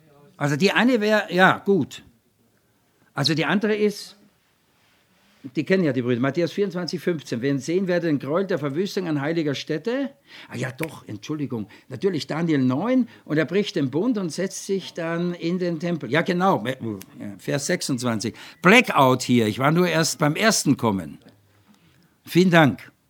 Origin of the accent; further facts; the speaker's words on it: Vienna, Austria; ich bin ja Wiener, ne?